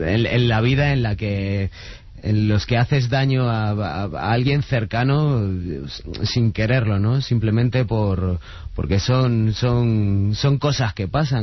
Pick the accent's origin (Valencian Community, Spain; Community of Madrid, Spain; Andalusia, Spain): Community of Madrid, Spain; Madrid; also born or lived in Catalonia; no vinimos a vivir a Madrid, vamos, se fueron ellos y me llevaron consigo, ¿no? Entonces me he criado en Madrid, soy madrileño y catalán de DNI.